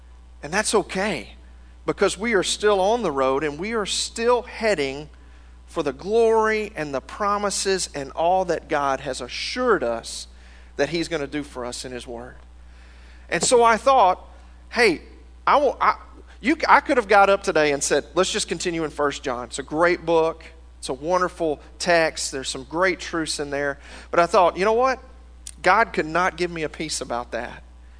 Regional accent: Louisiana, United States; moved away; Now, I grew up in Louisiana. If you're from Louisiana, you say it Louisiana, not Louisiana like you Texans say it. Louisiana is where I am from. And Louisiana, I've been living in Texas for 5 years.

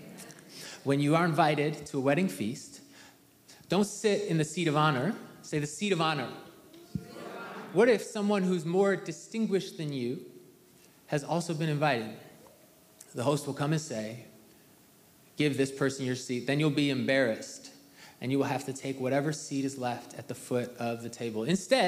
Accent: Milwaukee, Wisconsin, United States; I'm from Milwaukee, Wisconsin.

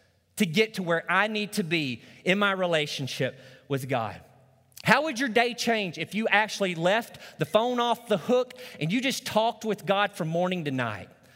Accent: Arkansas, United States; Growing up in Arkansas, my brother and I had the St. Francis River back behind our house, and that gave us an opportunity to regularly hunt and fish.

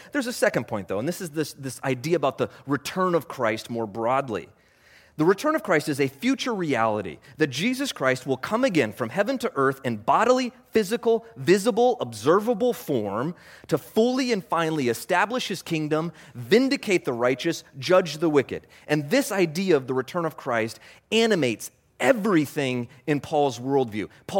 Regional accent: Alaska, United States; I was born and raised in Alaska, which is great.

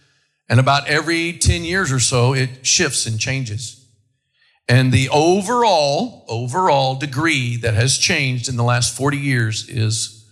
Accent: Oklahoma, United States; We have earthquakes in Oklahoma. I'm from Oklahoma. Never in my childhood did we ever have one.

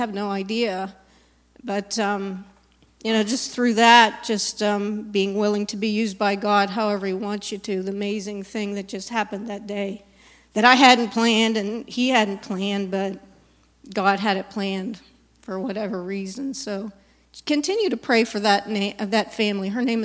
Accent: Jordan; And we're from Jordan, and we're leaving in a couple months to go back home, and she's kind of here by herself.

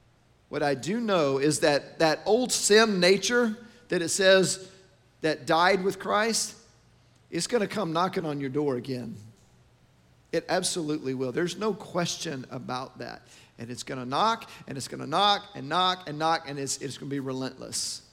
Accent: Arlington, Texas, United States; I grew up in Arlington. I grew up 10 minutes from Six Flags.

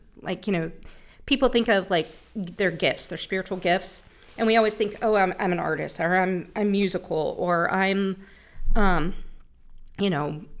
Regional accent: Camp Lejeune, North Carolina, United States; born there; But I was born on Camp Lejeune Naval Base, and my mom and him were, you know, I had an older sister.

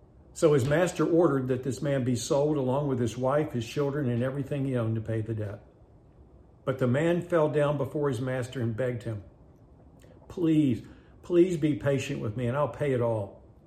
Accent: West Virginia, United States; I'm from West Virginia.

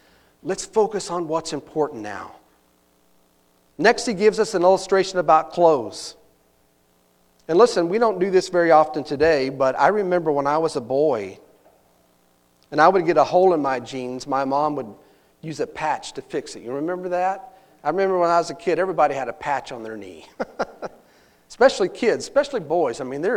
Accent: Glen Rose, Texas, United States; And I think about the church that I grew up in, First Baptist Church of Glen Rose, Tex

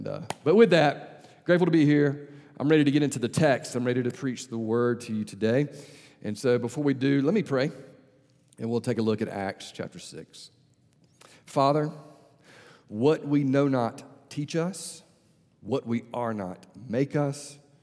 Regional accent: Albany, Georgia, United States; invited him to come hunt where I live in Albany, Georgia. And for whatever reason, when he comes and hunts in my hometown

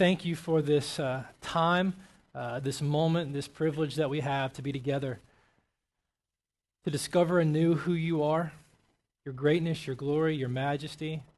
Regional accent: the South, United States; I was watching it proud, you know, as a citizen and as an American and as a Southerner

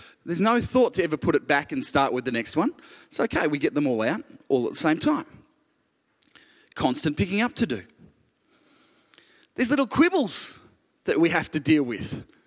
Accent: Ballarat, Victoria, Australia; I grew up in Ballarat. And living in Chirnside Park is like living in Queensland

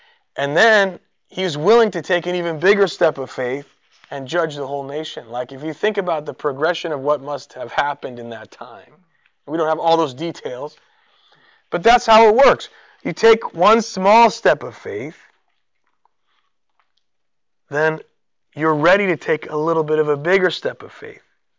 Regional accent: San Diego, California, United States; born there; also born or lived in Rhode Island; And we were from California. I was born in San Diego.

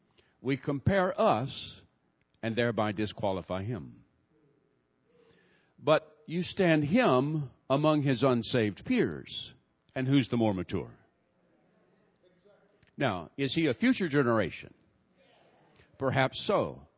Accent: Mobile, Alabama, United States; It just absolutely amuses me when people who hear I was raised in Mobile, Alabama, accuse me of being a racist.

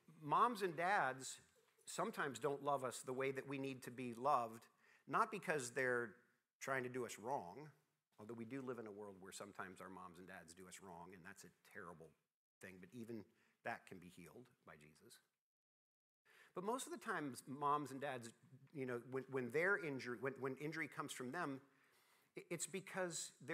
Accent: Alabama, United States; also born or lived in Columbia, South Carolina; when I was growing up in Alabama, and I've lived in Columbia, South Carolina, so I now know that that's the hottest place in the world, but North Alabama comes pretty close.

